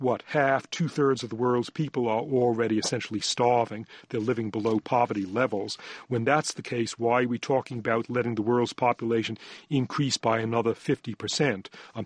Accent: Boston, Massachusetts, United States; those refrigerated gases, the CFCs and freons that came in the 1940s when I was growing up in Boston

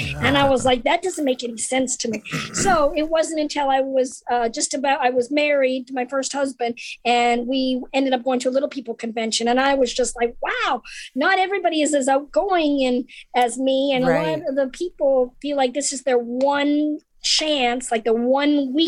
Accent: Canada; And also because of growing up in Canada, we had a lot of British influence.

